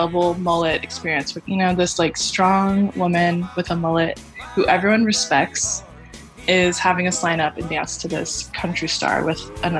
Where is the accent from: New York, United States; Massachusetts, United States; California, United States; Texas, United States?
Texas, United States; So I grew up in Texas, and I remember, I think the first mullet I ever saw in person was in elementary school.